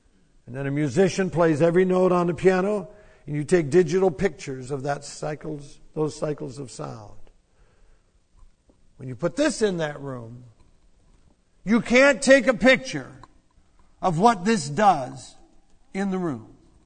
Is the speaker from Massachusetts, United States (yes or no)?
no; Cleveland, Tennessee, United States; I'm from Cleveland, Tennessee. That's a place. A little bit like Ark City, a little non-important place.